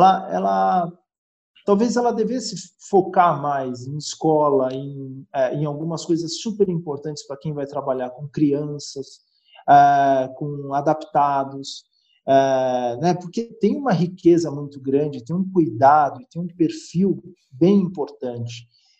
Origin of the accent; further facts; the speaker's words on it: São Paulo, Brazil; porque eu sou de São Paulo.